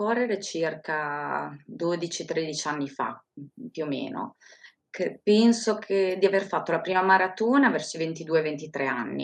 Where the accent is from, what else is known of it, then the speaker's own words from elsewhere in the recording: Rimini, Emilia-Romagna, Italy; sono nata e cresciuta a Rimini e ho sempre vissuto a Rimini.